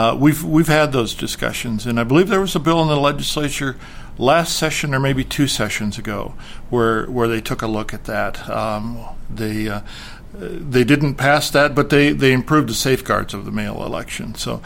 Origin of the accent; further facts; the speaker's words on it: Montana, United States; I was born and raised in North Montana, and we went to the one-room country schoolhouse and cast votes